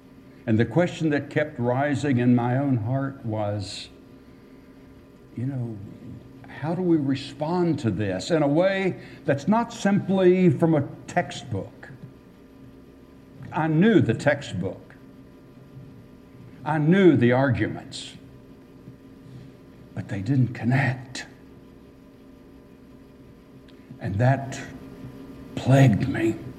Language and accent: English; West Virginia, United States; moved away as an adult; also born or lived in Arkansas; I was born and reared in West Virginia. Made my way to Fried Hardeman College, and then to Harding College, and then to Northeast Arkansas for 10 years in the 60s